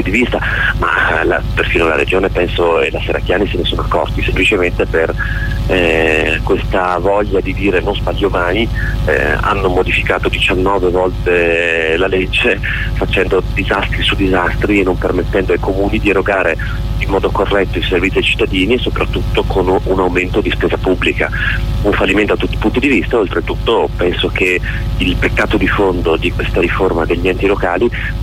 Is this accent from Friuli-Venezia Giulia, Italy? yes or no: yes; Trieste, Friuli-Venezia Giulia, Italy; also born or lived in Verona; Sei mio città d'origine, sì, dopo sono cresciuto a Trieste da quando ho 5 anni